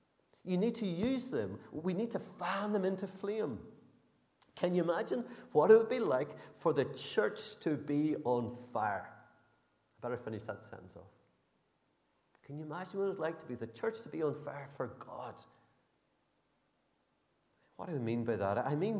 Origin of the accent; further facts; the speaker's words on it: Northern Ireland, United Kingdom; And as Northern Irish people, we were going, no, you've got to keep your head down and, you know, be a bit more modest about things.